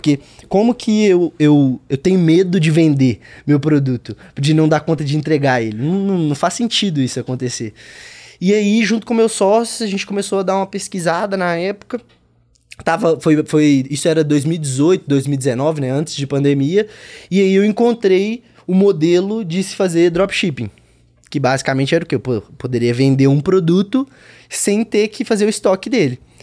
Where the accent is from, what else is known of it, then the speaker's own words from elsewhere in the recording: Belo Horizonte, Minas Gerais, Brazil; Eu sou de BH, né?